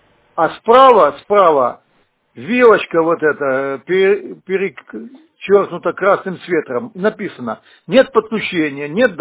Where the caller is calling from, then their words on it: Shushary, Saint Petersburg, Russia; Здравствуйте, я вам из Шушар звоню.